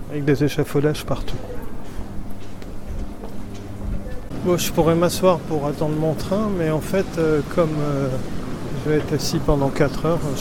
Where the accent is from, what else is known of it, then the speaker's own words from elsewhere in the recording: Nouvelle-Aquitaine, France; Quand on vient de Corrèze, les changements de station, c'est un autre univers quand même.